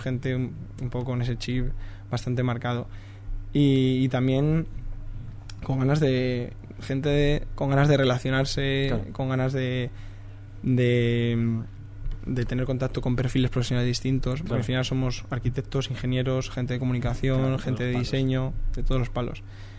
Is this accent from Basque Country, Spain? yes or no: no; Logroño, La Rioja, Spain; also born or lived in Madrid; now in Valencia, Spain; Sí. Bueno, yo soy de Logroño, pero estudié la carrera en Madrid.